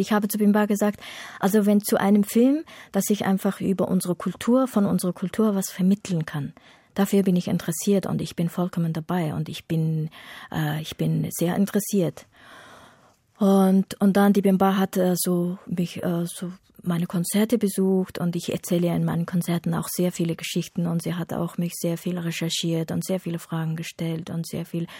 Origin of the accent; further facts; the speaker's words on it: Ordos, Inner Mongolia, China; ich bin geboren und aufgewachsen in der Urdus-Steppe und das ist einfach bekannt als Meer der Lieder.